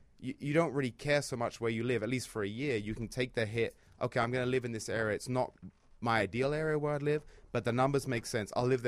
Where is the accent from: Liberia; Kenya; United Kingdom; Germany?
United Kingdom; England; moved away as an adult; now in United States; I was from England.